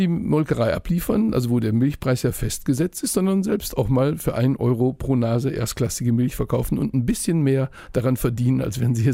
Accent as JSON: {"language": "German", "town": "Bottrop", "region": "North Rhine-Westphalia", "country": "Germany", "tie": "born there", "said": "Ich bin nämlich in Bottrop geboren und bin schon zu Kinder- und Jugendtagen oft mit dem Fahrrad durchs nördliche Ruhrgebiet gefahren."}